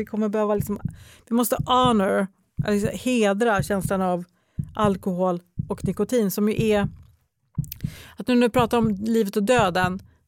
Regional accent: Skåne, Sweden; accent: Scanian; Jag kan också känna att skåningar blir illa berörda av min skånska.

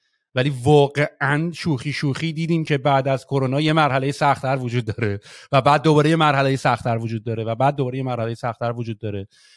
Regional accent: Iran; moved away; از ایران هم اومدیم بیرون

